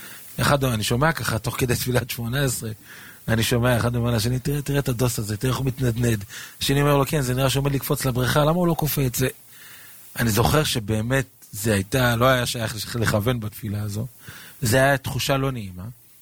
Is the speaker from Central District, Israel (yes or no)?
yes; Netanya, Central District, Israel; אני גדלתי כילד בנתניה. נתניה של היום זה לא נתניה של פעם. היה מקום חילוני למהדרין מן המהדרין.